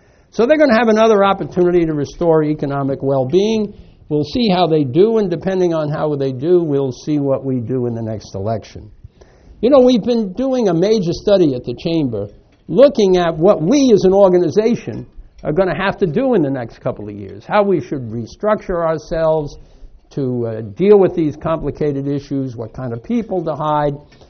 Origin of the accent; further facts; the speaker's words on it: Ireland; See, I'm Irish, and I'm very, very optimistic.